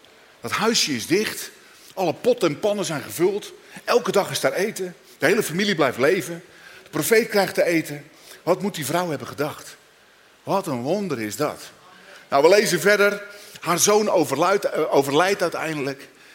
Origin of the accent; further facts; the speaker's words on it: Katwijk, South Holland, Netherlands; Is dat alleen omdat ik uit Katwijk kom of zo?